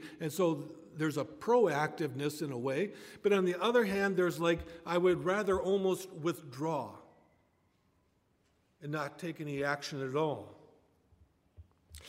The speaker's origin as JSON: {"language": "English", "town": "Delavan", "region": "Wisconsin", "country": "United States", "said": "I'm originally from Delavan, Wisconsin, just a small community in southeastern Wisconsin."}